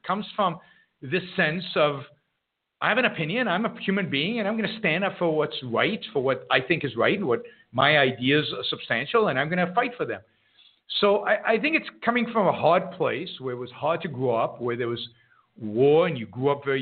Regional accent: Israel; When we grew up in Israel, it was about not being a wimp.

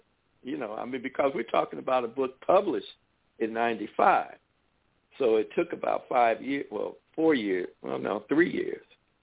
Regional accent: United States; I was born and raised here. I am, maybe I'm not a patriot, but I am a black patriot, you know, and I am as American as cherry pie, you know.

